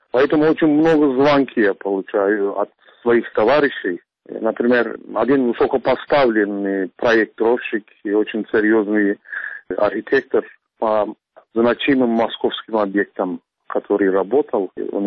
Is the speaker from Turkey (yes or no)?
yes; Turkey; Russian is a second language; now in Russia; года живу в России. Свою сознательную жизнь я прожил здесь. Очень многие турки, первые поколения, я скажу, приехали из Турции